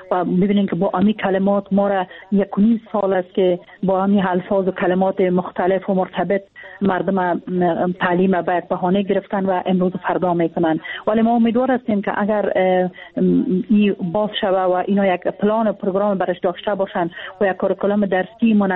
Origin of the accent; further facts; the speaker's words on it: Afghanistan; ما از افغانستان هستیم، افغان هستیم،